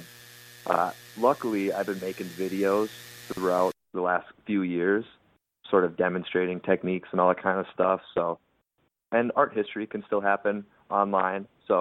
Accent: Mora, Minnesota, United States; I grew up in Mora, Minnesota. I went to college at South Dakota State in Brookings.

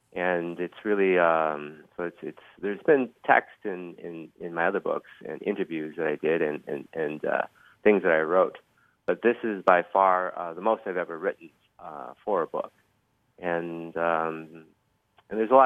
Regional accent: Duluth, Minnesota, United States; Because when I was growing up in Duluth, my fellow Duluthians would ask me, "Where are you from?" And I would go, "I'm from Duluth."

